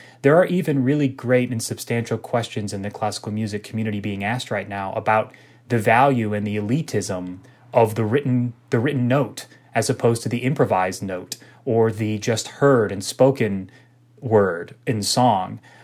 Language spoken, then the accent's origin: English; New Orleans, Louisiana, United States; I said I grew up in New Orleans, and it's very much a part of me.